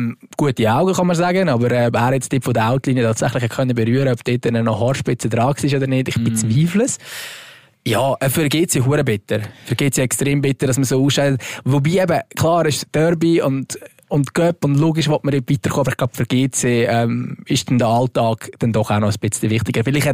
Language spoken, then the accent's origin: German; Lucerne, Switzerland; Ohne dass ich jetzt eben als Luzerner da irgendwie genau weiss